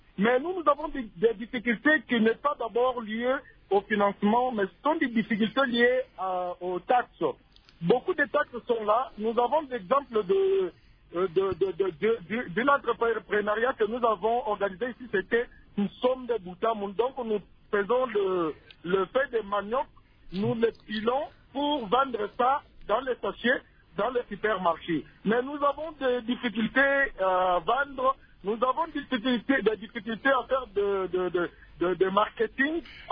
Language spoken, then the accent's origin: French; Cabinda, Angola; un centre de prise en charge des enfants malnutris chez nous à Cabinda précisément.